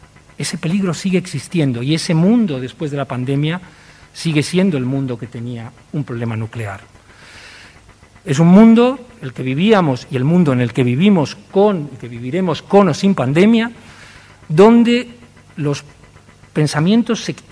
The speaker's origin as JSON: {"language": "Spanish", "country": "Spain", "said": "Nosotros sabemos bien, como españoles, cuál es el sentido y cuál es el mapa de condiciones económicas que hizo que nuestros abuelos salieran al extranjero y hoy veamos a personas venir."}